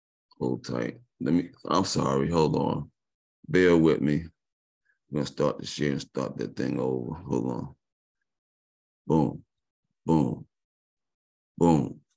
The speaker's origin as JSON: {"language": "English", "region": "New York", "country": "United States", "tie": "born there", "said": "I was born in New York. I went to Morehouse, studied accounting."}